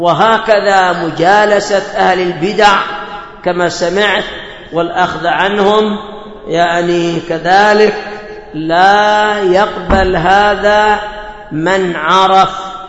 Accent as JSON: {"language": "Arabic", "country": "Yemen", "said": "هذا عندنا في اليمن، أسست الحزبية في اليمن عندما أقيمت الوحدة"}